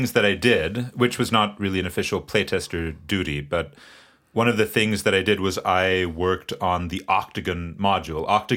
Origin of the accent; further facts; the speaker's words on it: St. Paul, Minnesota, United States; So I actually grew up here in St. Paul.